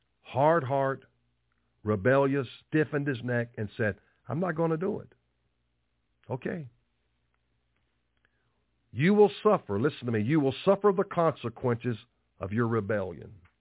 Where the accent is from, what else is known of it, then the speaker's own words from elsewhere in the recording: West Virginia, United States; We come from two different parts of the country. She's from California. I'm from West Virginia. Our philosophy is different.